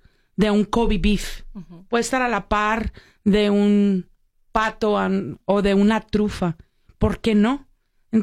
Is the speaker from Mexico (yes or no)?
yes; Navojoa, Sonora, Mexico; also born or lived in Tucson, Arizona, United States; ¿de dónde eres? De Tucson, Arizona, pero criada en Navojoa, Sonora.